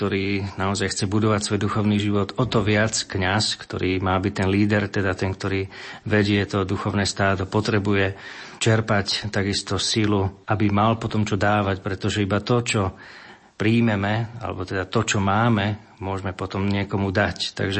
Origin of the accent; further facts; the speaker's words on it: Bratislava, Bratislava Region, Slovakia; Pochádzam teda z Bratislavy, z Ružinova, aj keď teda moje korene sú na Orave.